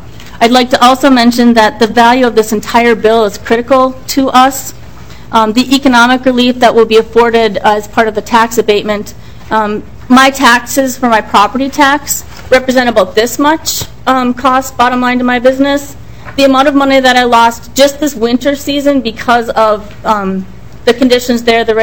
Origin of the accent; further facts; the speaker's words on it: Minnesota, United States; I grew up on the Iron Range. So that area is definitely hurting. Talk about jumping from the frying pan into the fire. I'm now a Mille Lacs business owner.